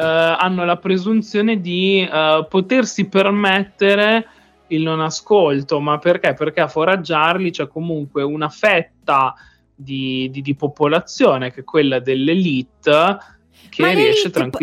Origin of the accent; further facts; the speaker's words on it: Dallas, Texas, United States; Ah no, comunque sono di Dallas, quindi no, no, no.